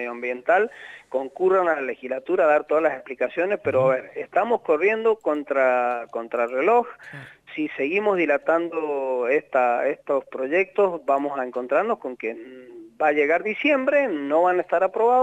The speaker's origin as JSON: {"language": "Spanish", "region": "Mendoza", "country": "Argentina", "said": "como mendocinos no nos puede pasar"}